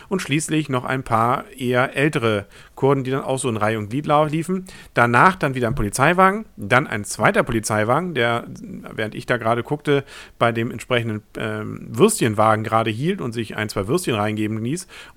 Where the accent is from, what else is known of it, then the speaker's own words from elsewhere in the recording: Northern Germany, Germany; Da freut man sich ja als Norddeutscher